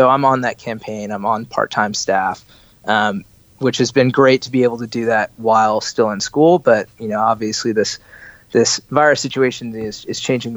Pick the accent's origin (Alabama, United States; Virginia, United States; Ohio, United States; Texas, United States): Virginia, United States; And I made it to the University of Virginia just because, you know, I'm from Virginia.